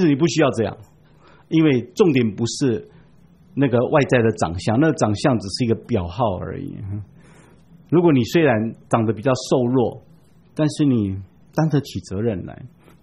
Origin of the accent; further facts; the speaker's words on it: Taiwan; 我们台湾人称老年人叫老灰啊